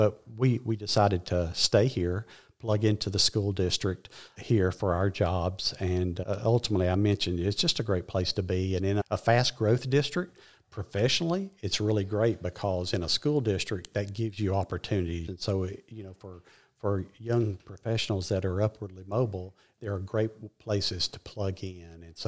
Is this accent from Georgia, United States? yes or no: yes; Cartersville, Georgia, United States; I grew up nearby in Cartersville, just to the west of us, and came to Reinhardt to school and never left.